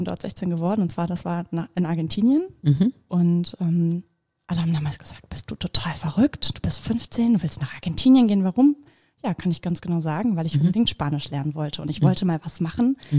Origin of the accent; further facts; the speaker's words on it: Bremen, Germany; weil ich bin halt in Bremen geboren und aufgewachsen. Meine Familie lebt da, mein Freund ist